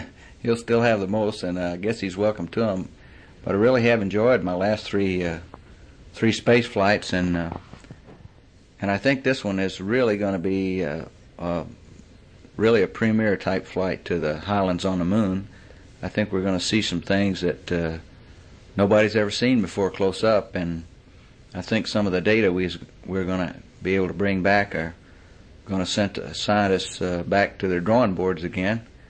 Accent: Orlando, Florida, United States; also born or lived in San Francisco / Georgia; I was born in San Francisco, but at the age of two, I was transported to a little town in Georgia and lived there till I was six, and then moved to Florida and went to high school in Orlando, Florida, then moved back to Georgia to go to college in Atlanta

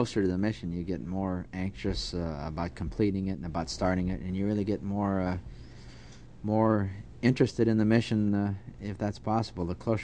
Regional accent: Tucson, Arizona, United States; also born or lived in Indiana; now in Houston, United States; Well, I was born in Indiana, but I really I grew up in Tucson, Arizona, and I call Tucson home.

